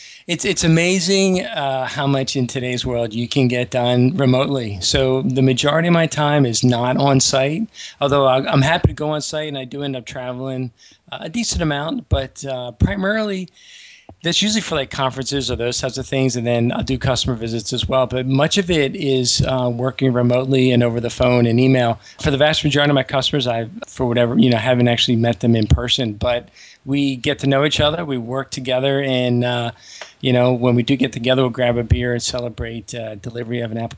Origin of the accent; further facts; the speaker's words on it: Philadelphia, Pennsylvania, United States; now in Atlanta, United States; I grew up in Philadelphia, but lived all over for quite a while there, and then settled down in Atlanta.